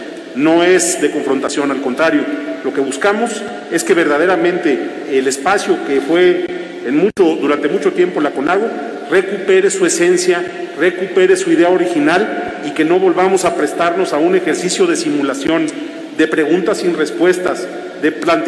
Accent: Mexico; se nos exige a todos como mexicanos actuar con un alto sentido de responsabilidad

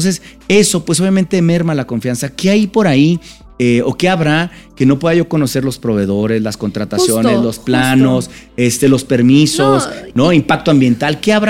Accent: Mexicali, Baja California, Mexico; now in Mexico City, Mexico; Yo vengo de Baja California, de un municipio de Mexicali, Baja California, y es muy común las tienditas como aquí en la Ciudad de México

